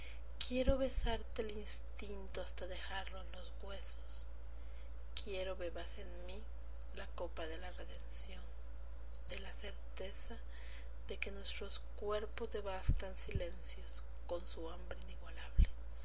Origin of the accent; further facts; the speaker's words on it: Mexico; en mi país, en México, se celebra el 15 de septiembre